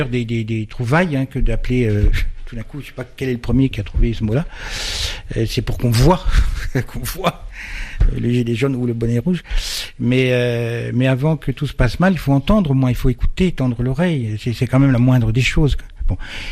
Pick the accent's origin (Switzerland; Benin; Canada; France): France; Brittany; Je suis breton.